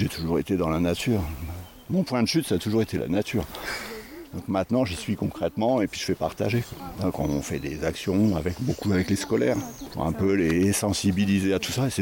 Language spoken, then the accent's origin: French; Saint-Maximin, Provence-Alpes-Côte d'Azur, France; Moi, je suis de Saint-Maximin, dans le Var.